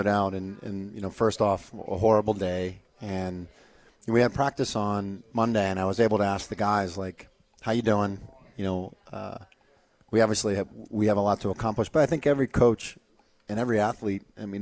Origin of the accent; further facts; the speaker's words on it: Indiana, United States; I grew up with the Celtics and the Lakers rivalries, and then kind of I'm from Indiana, so I love the Reggie Miller Pacers teams